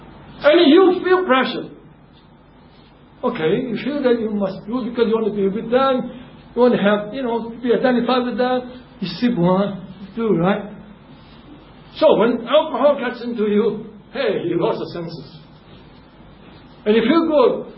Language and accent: English; Singapore; I'm Chinese, you know. Are you from China? So now I'm from Singapore.